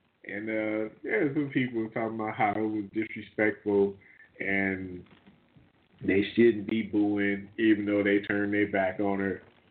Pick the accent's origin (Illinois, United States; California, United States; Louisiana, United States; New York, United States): Louisiana, United States; New Orleans; the Jefferson Davis Monument have been removed in my hometown, New Orleans.